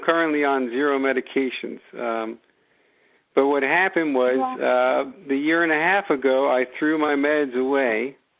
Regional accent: Great Neck, New York, United States; I grew up in Great Neck, New York, and then I went to school, went off to college, Brandeis University, and then I went on to medical school, and then I went to trained in diagnostic radiology down in Miami.

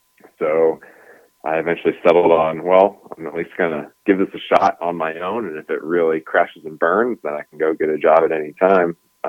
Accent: Pennsylvania, United States; I grew up in a very small town, central PA.

